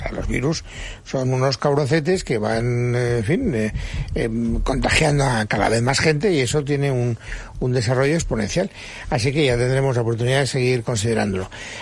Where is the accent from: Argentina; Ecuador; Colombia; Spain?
Spain; estoy bastante satisfecho como español